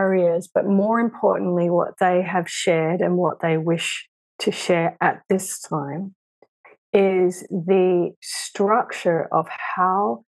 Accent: Australia; maybe because I'm Australian and, you know, we're all about pioneers.

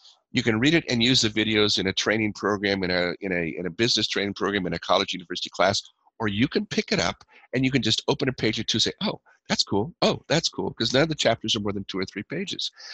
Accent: Colorado, United States; Now, growing up in Northern Colorado, my dad was a farmer.

